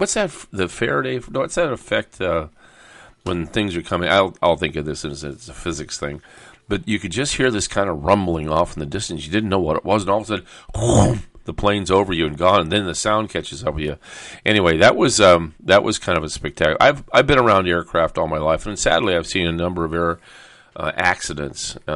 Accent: El Toro, California, United States; I grew up in the Marine Corps base at El Toro as a kid

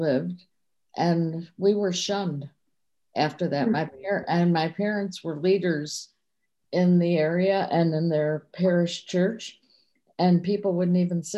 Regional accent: Buffalo, New York, United States; Yeah, you really are, because I grew up in Buffalo also, and I had a very different experience.

